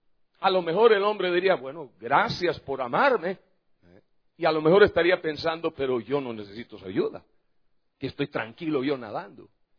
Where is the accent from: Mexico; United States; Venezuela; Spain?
United States; Florida; born there; also born or lived in Central America; Yo nací en Estados Unidos, en el norte del estado de Florida, pero casi toda mi vida la he pasado en Centroamérica. Entonces, yo creo que ya soy más indio que gringo.